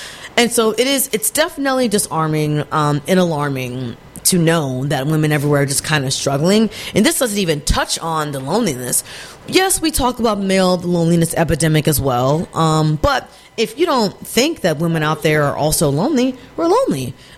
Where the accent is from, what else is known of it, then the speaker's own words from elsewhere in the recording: Texas, United States; moved away; Like I left Texas to escape what has become kind of a political hellscape